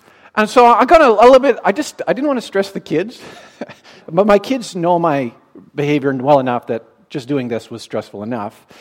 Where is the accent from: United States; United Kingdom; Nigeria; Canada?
Canada; I'm Canadian, right?